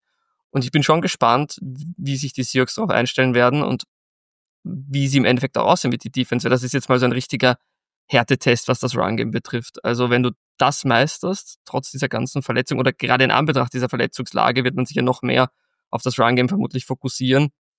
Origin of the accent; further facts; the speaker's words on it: Austria; man hört es wahrscheinlich raus, ich komme ja aus Österreich